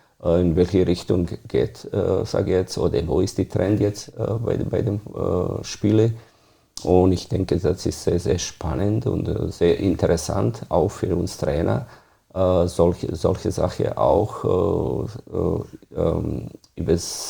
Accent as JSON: {"language": "German", "country": "Bosnia & Herzegovina", "tie": "born or raised there", "second_language": "German", "said": "Ich bin in Bosnien geboren. Das ist ein kleiner Ort oder beziehungsweise Dorf, wo ich bin geboren. Aufgewachsen."}